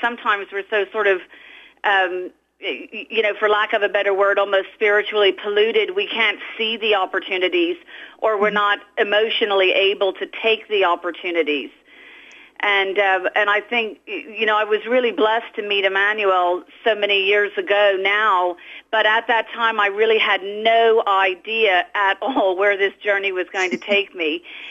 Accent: Bermuda; I was born and raised mostly in Bermuda, which is an island in the middle of the Atlantic Ocean.

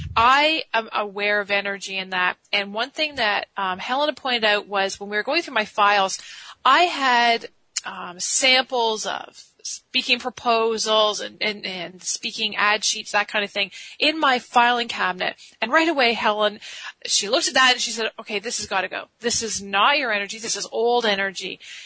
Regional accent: Ontario, Canada; accent: Canadian; Well, we're both from Ontario, Canada.

